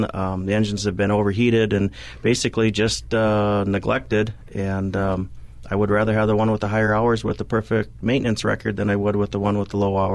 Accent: Stillwater, United States; Yep, I was born and raised in Stillwater here.

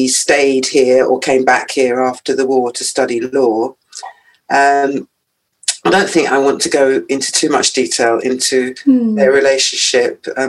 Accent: London, United Kingdom; born there; Well, I was born in London.

